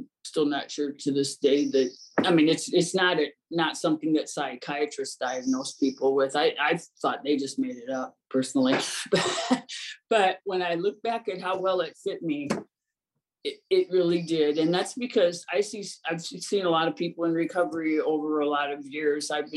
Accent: Ohio, United States; I grew up in Ohio in a small town, and I thought I came from a perfectly wonderful family.

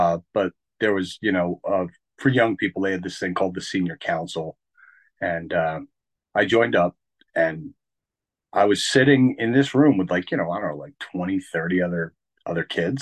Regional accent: Easton, Pennsylvania, United States; I am from Easton, Pennsylvania, in the United States.

